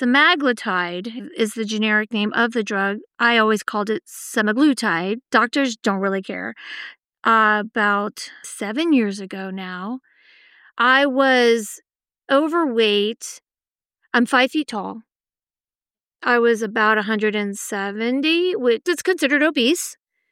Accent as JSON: {"language": "English", "region": "Virginia", "country": "United States", "tie": "born or raised there", "moved": "yes", "lives_now": "California, United States", "said": "I grew up in Virginia and I didn't learn to ski until I moved to California."}